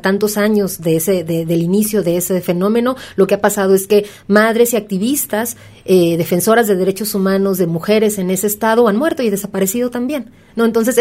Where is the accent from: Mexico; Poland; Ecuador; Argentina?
Mexico; a mí eso es lo que me frustra un poco como ciudadana mexicana